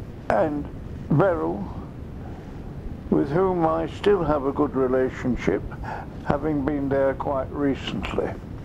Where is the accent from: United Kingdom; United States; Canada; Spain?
United Kingdom; Bacup, North West England; born there; now in Rowlands Castle, United Kingdom; I was born in Bacup, Lancashire on the 9th of September 1926.